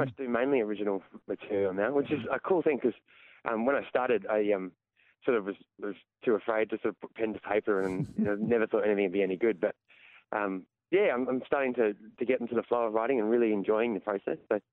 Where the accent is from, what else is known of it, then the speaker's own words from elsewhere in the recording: Gippsland, Victoria, Australia; now in Melbourne, Australia; Well, I'm originally from Gippsland, but sort of moved to Melbourne for music and that sort of thing.